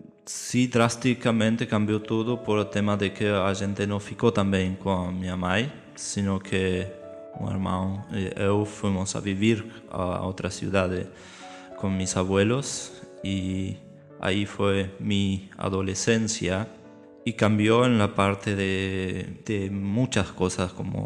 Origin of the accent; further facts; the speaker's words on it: 2 de Mayo, Misiones, Argentina; Portuguese is a second language; moved away as an adult; also born or lived in San Vicente / Posadas / Buenos Aires; now in Germany; em minha primeira cidade, onde eu tive minha infância, em San Vicente. Depois, minha adolescência, cresci em 2 de Mayo, é outro pueblo cerca também de San Vicente, todo em Misiones. Depois, já mais de jovem, estive em Posadas, depois em Buenos Aires